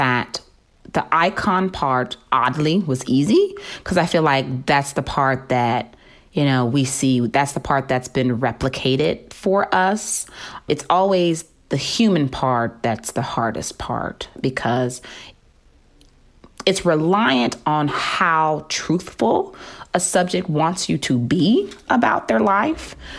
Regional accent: Memphis, Tennessee, United States; born or raised there

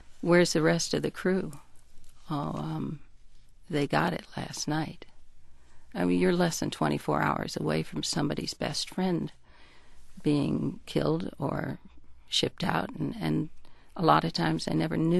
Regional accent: Texas, United States; It's the Lone Star. I'm from Texas, too.

